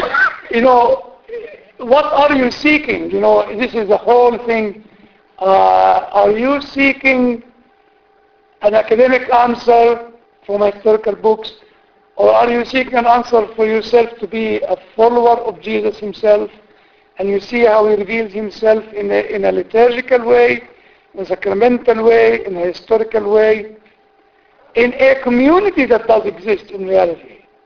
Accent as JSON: {"language": "English", "country": "Egypt", "said": "where are you from? I said, I'm from Egypt. Are you a Copt? I said, yes."}